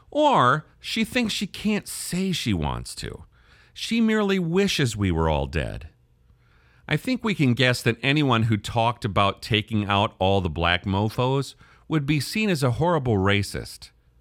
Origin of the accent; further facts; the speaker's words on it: Wisconsin, United States; I grew up in Wisconsin. I had a black classmate for the first time, like my junior year in high school, somewhere in there.